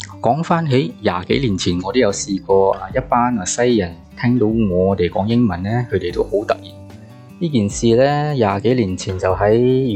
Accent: Malaysia; 我是一个马来西亚人

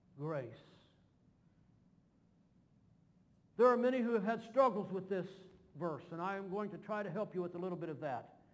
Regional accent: Kentucky, United States; I'm from Kentucky in the hills, some of it.

